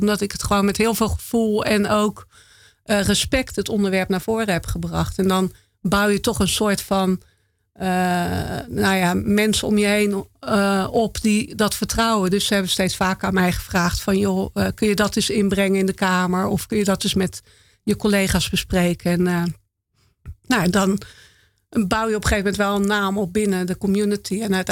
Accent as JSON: {"language": "Dutch", "town": "Rotterdam", "region": "South Holland", "country": "Netherlands", "lives_now": "Berkel en Rodenrijs, Netherlands", "said": "Ik kom uit Rotterdam, dus weer redelijk direct. Tegenwoordig woon ik in Berkel en Roderijs. Wat een buitenwijk tegenwoordig van Rotterdam is."}